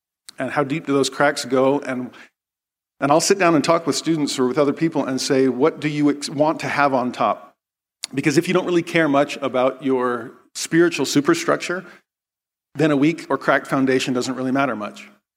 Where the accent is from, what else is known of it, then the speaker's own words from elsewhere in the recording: California, United States; there was an earthquake 10 minutes away from my hometown in Southern California.